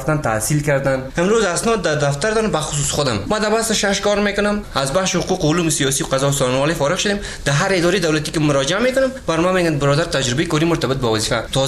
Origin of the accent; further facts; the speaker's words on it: Afghanistan; ما مردم افغانستان